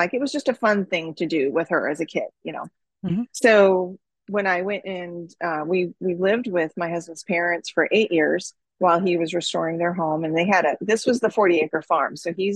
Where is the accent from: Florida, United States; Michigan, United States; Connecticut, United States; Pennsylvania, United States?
Florida, United States; We're kind of what we call halfbacks. And because I grew up in Florida. So we moved to the South halfway back.